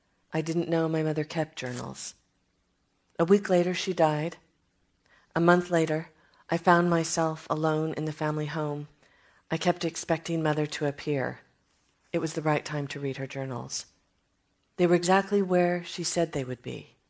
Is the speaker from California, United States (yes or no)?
yes; Riverside, California, United States; born there; And it reminds me where I come from. And I was born in Riverside, California, and I just think we imprint on those early signals of light and smell and orange blossoms.